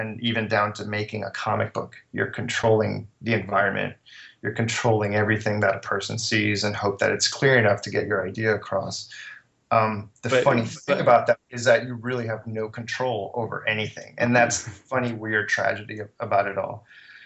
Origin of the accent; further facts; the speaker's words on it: Miami, Florida, United States; And I was raised in Miami, and I wanted to get out of Miami, Florida.